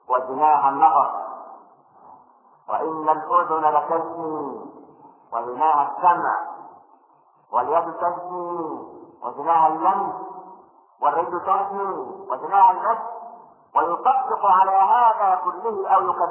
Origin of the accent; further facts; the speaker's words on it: Egypt; والعلمانيين اللي عندنا في مصر